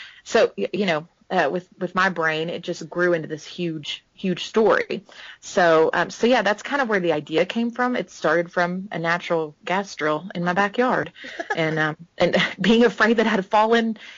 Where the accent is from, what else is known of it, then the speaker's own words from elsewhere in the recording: Texas, United States; It's one of those things where I grew up in Texas, and a few years ago, they built a natural gas tower behind my house.